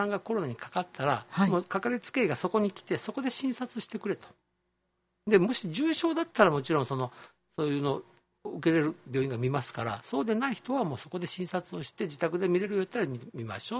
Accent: Kochi, Japan; 私、高知の人間でしょ、高知の人間から言うと

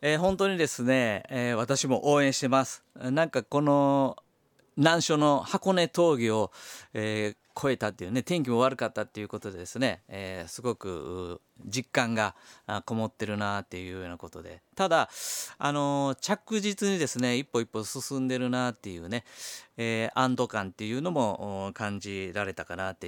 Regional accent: Sakai, Osaka, Japan; now in Kyoto, Japan; 平成元年からですね、京都に来て今の仕事をやってるんですけど、ですので私大阪の堺出身なので、京都にはですね全然もう知り合いも友人知人もいないという状況から始めたんで

